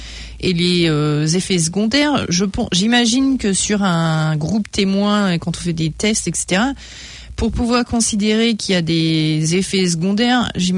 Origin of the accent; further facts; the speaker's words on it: France; born there; je suis née en France, j'ai vécu forcément plus de 6 mois.